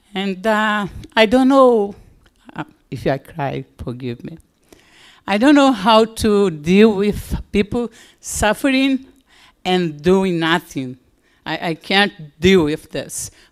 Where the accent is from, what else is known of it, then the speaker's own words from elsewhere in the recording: Brazil; now in United States; I am from Brazil. And we are having many problems in Brazil, financial, social, political, and even spiritual.